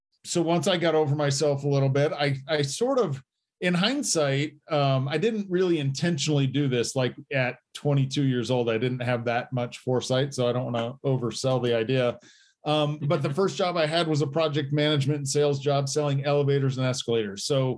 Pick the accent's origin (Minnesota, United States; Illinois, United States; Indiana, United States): Indiana, United States; now in Colorado, United States; I grew up in Indiana, and we pipes would freeze in Indiana.